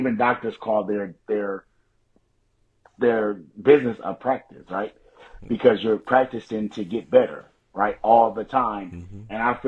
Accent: United States; Because I understand, right? We're American guys, so I understand both sides of it, right?

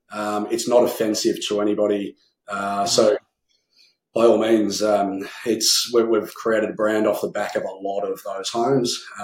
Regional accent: Melbourne, Victoria, Australia; I grew up in Melbourne

